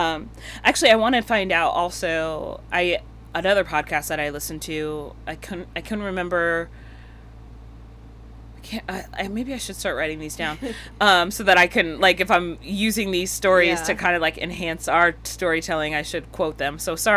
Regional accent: New York, United States; now in California, United States; I feel like I'm bi-coastal. I'm like, I don't know if that law is New York because I'm from New York, or is it because I've lived in California for 7 years?

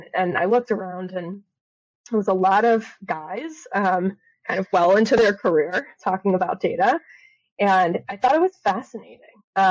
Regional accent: Elyria, Ohio, United States; now in Columbus, United States; Yeah, so I'm from Elyria, Ohio, which is up near the lake. It is west of Cleveland. And I moved to Columbus to go to the Ohio State University, right?

